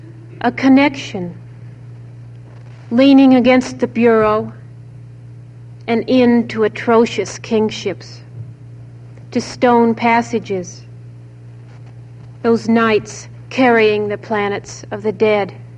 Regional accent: California, United States; My hometown is the center for the Rosicrucians, and I grew up visiting the Rosicrucian Museum and looking at the mummies and the shrunken heads.

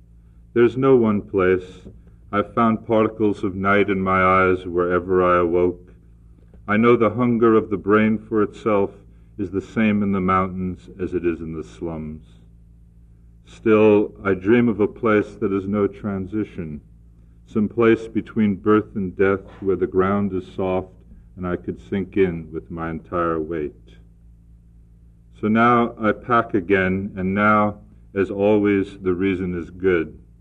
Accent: New York, United States; born there; I was born in New York, and most New Yorkers don't have a sense of place, a sense of roots.

